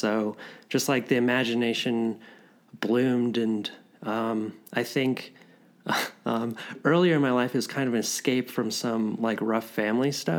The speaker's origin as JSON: {"language": "English", "town": "Denver", "region": "Colorado", "country": "United States", "tie": "born or raised there", "said": "I grew up in the Denver area, and in later high school, I was hiking in Boulder a lot."}